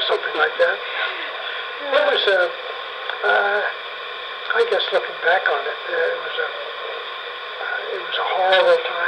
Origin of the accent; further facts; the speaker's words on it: Bethlehem, Pennsylvania, United States; I grew up in Bethlehem, and I'm in the class of 35